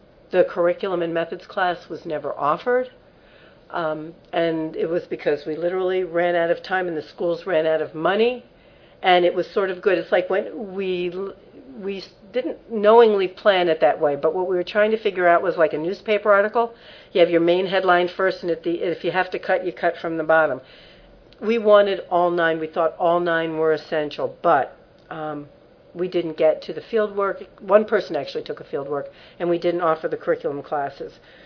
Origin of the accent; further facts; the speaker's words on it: Brooklyn, New York, United States; I'm from Brooklyn, and I'm Jewish, okay.